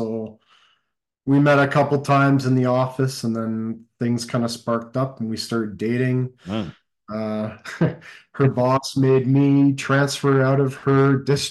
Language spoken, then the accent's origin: English; Whitby, Ontario, Canada; I grew up in suburbs of Toronto. I grew up in Whitby, Ontario.